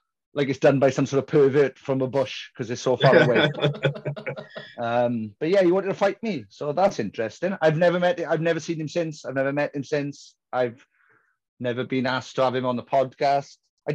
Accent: Merthyr Tydfil, Wales, United Kingdom; me and my friend Scott from my hometown of Merthyr Tydfil in South Wales.

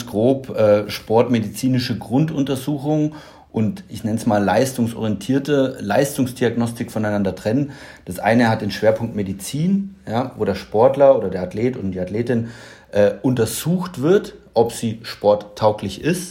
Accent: Nuremberg, Bavaria, Germany; moved away as an adult; now in Berlin, Germany; Gebürtig bin ich eher im süddeutschen Raum zu Hause. Ich bin gebürtiger Nürnberger. Ja, aber die wunderschöne Stadt Nürnberg habe ich schon relativ früh verlassen, also direkt nach dem Abitur, dann über Umwege tiefstes Westdeutschland dann nach Berlin gekommen. 2010, genau. 2010.

